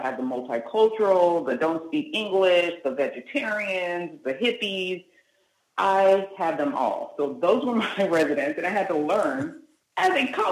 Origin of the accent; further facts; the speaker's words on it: California, United States; now in Southern California, United States; I'm in Southern California now. I am from the Bay Area. So I'm from Northern California.